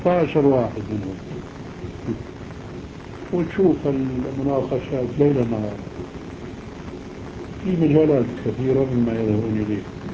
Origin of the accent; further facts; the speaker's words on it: Aleppo, Aleppo Governorate, Syria; فهو بعرفه أنا من حلب